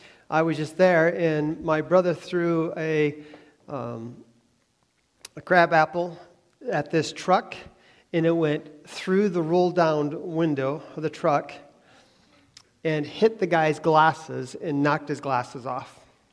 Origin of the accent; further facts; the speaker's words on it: Lansing, Michigan, United States; down the street from where I grew up in Lansing, Michigan